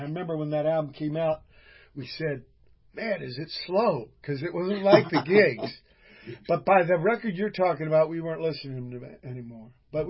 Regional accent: Virginia, United States; Well, you know, I am too. I'm from Virginia, you know.

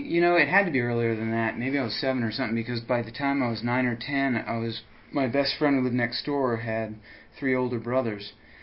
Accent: Rockville, Maryland, United States; I grew up in Rockville, Maryland.

